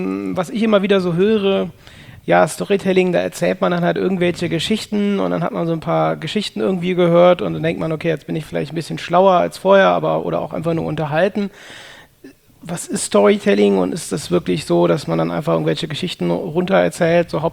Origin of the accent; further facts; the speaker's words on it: Cologne, North Rhine-Westphalia, Germany; hier in Köln in meiner Heimatstadt.